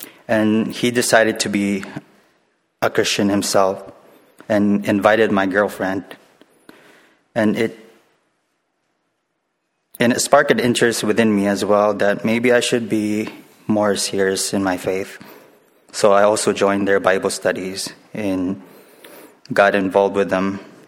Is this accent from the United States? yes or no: no; Philippines; born there; I was born in the Philippines with a Catholic background.